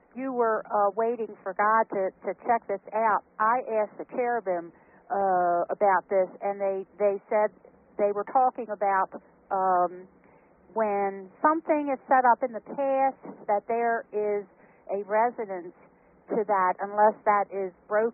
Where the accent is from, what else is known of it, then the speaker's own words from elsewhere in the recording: Oklahoma, United States; Well, I'm from Oklahoma. It's Cherokee.